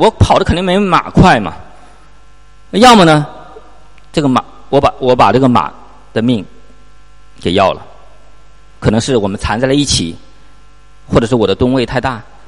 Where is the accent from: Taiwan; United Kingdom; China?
China; 我们中国人嘛，骑自行车都是高手